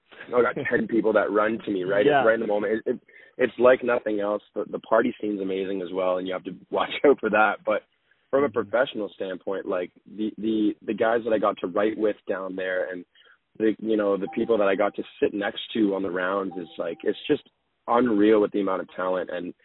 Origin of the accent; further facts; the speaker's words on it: Toronto, Ontario, Canada; I'm from Toronto, so, you know, getting shows out here, believe it or not, even though I'm from here